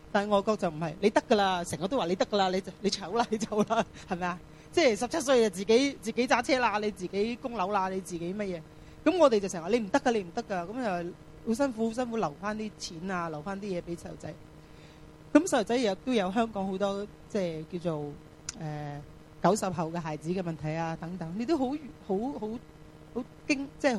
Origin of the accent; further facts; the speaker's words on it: China; 我意思係話我哋中國人係有一啲嘅文化喺教授仔嗰度咧